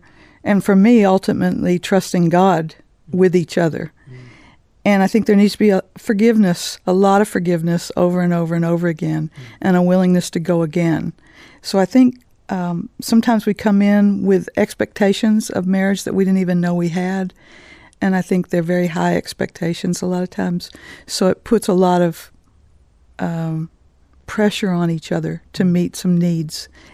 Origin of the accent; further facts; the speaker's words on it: Dallas, Texas, United States; moved away as an adult; now in Swords, Ireland; I'm originally from Dallas, Texas, which everybody always hears in my accent. But I've been in Ireland for 31 years.